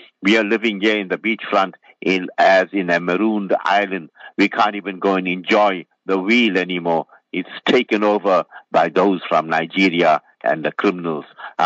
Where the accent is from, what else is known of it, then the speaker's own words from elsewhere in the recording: Durban, KwaZulu-Natal, South Africa; When I grew up in Durban, it was like a Jannat on earth.